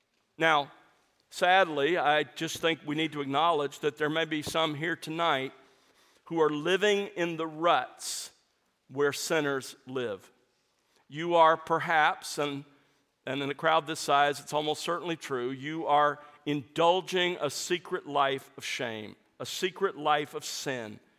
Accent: Alabama, United States; Some of you know that I grew up in South Alabama, and our family lived on the edge of civilization

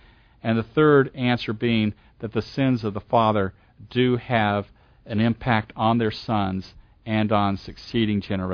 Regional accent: Southern United States, United States; I can remember as a young boy growing up in the South, and I would come through this passage

